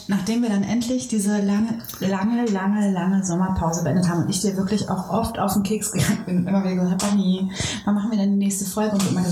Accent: Cologne, North Rhine-Westphalia, Germany; aber wir kommen ja aus Köln und da ist das ja die Legende schlechthin

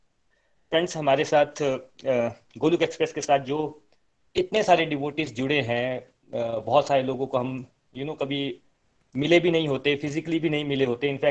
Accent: India; जब हम जो लोग इंडिया से हैं सबने देखा होता है

